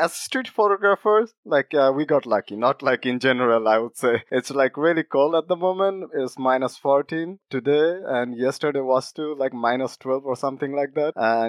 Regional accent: Dhaka, Dhaka Division, Bangladesh; English is a second language; moved away as an adult; now in Jönköping, Sweden; 2017, I moved to Sweden. After moving to Sweden, I was in Jönköping. It's a small city, and I come from Dhaka City.

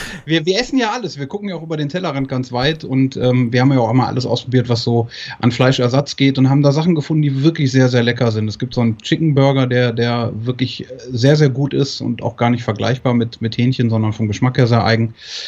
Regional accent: Moers, North Rhine-Westphalia, Germany; Ich komme aus Moers vom Niederrhein. Mhm. Und ich bin 42 Jahre alt

